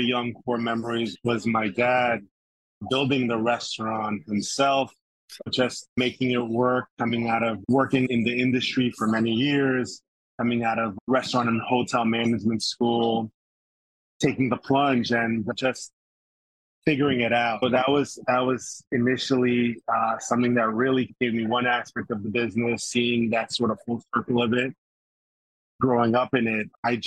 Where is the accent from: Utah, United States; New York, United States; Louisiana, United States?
New York, United States; New York City; So I grew up in New York, specifically beyond just New York being a great melting pot, in Queens, where we just have the best sort of cuisines from all over the world.